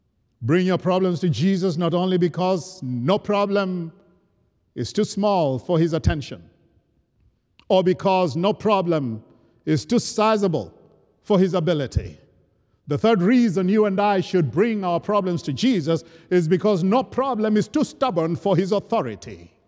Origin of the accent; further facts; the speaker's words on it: Kenya; we had gone to one of the rural parts of my home country, Kenya